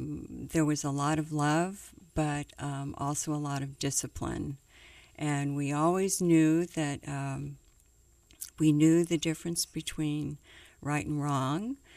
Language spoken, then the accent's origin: English; Coronado, California, United States; born there; I was a daughter of a naval officer, and as such, we lived literally around the world. I was born in Coronado, California